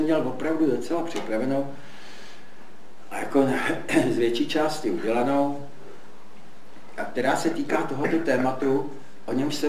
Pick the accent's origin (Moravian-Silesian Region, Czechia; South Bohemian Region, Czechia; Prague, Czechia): Prague, Czechia; jsem z Prahy